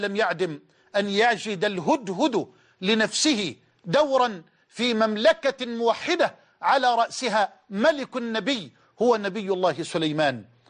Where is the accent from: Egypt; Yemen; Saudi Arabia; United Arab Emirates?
Egypt; وأن يجعل بلدنا مصر أمنا أمانا، سخاء رخاء